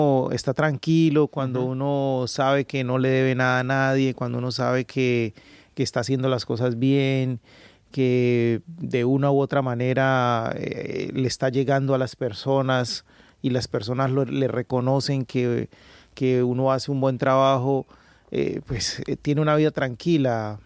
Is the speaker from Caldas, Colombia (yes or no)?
no; Cali, Valle del Cauca, Colombia; born there; yo vengo de una región que es el Pacífico. Yo nací en Cali, pero pues toda mi familia es del Pacífico.